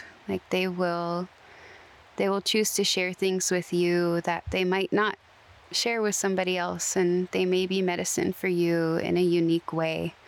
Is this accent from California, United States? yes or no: no; Seattle, Washington, United States; also born or lived in Ketchikan, Alaska; So I grew up primarily in the Seattle area, as well as Ketchikan, Alaska. And my Tsimshian lineage goes back to Prince Rupert or Old Methlakahtla.